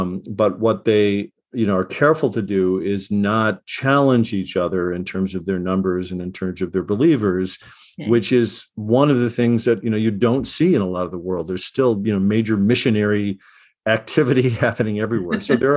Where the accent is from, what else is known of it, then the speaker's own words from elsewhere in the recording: Chicago, Illinois, United States; I was born in 59, and I grew up in Chicago in the late 60s.